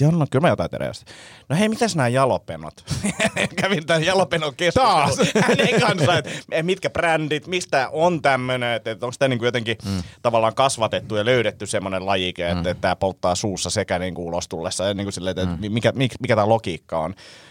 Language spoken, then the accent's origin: Finnish; Vantaa, Uusimaa, Finland; mä oon itse Martinlaaksosta kotosi